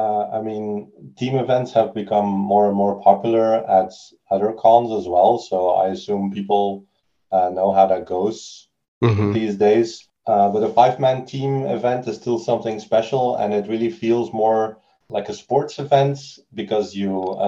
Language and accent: English; Belgium; from Belgium.